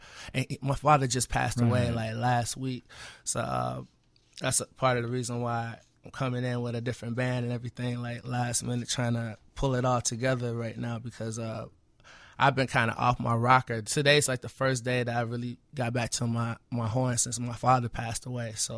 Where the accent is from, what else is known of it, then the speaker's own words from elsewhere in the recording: Harvey, Illinois, United States; Harvey, Illinois, yeah. I'm from Harvey, Illinois. I went to Northern Illinois University. Then I went to Southern University in Baton Rouge. That's what got me to Louisiana